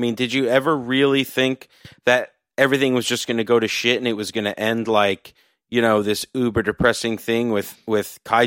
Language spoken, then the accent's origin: English; New York, United States; We laughed, but we're all from New York, so maybe I don't know.